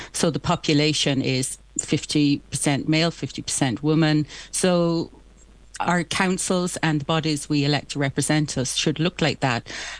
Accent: Donegal Town, Ulster, Ireland; it's on Friday the 24th of February in my hometown of Donegal Town, in the Central Hotel there.

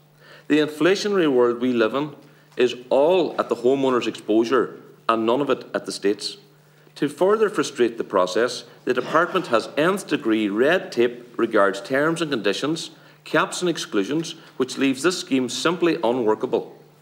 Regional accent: County Donegal, Ireland; I am from Donegal

